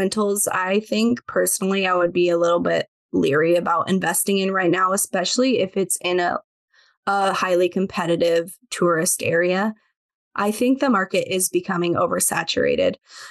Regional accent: Iowa, United States; We're both from Iowa, live 2 hours apart from each other.

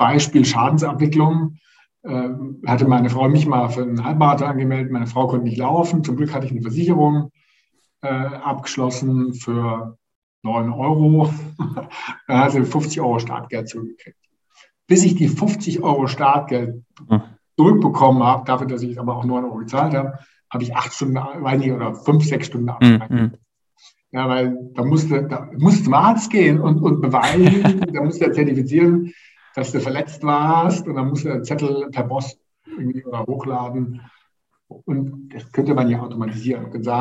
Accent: Baden-Württemberg, Germany; Als Schwabe fällt es mir schwer, Geld auszugeben

